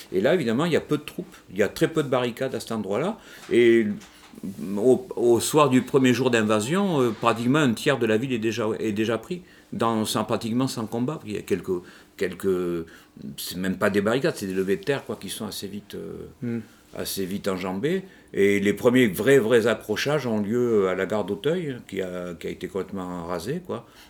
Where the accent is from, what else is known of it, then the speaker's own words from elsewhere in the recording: Bordeaux, Nouvelle-Aquitaine, France; moi, par exemple, je suis bordelais